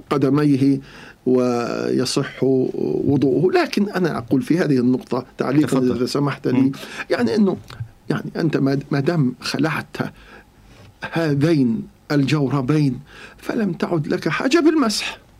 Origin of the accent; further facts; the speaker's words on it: Gaza, Gaza Strip, Palestine; إحنا من غزة ليافا أو تل أبيب حوالي 80 كيلو